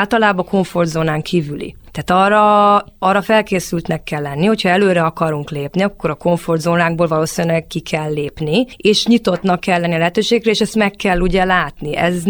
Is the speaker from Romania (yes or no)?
no; Hungary; Magyarországról egy fiatal, egy nő, mondjuk pont ez kuriózum is volt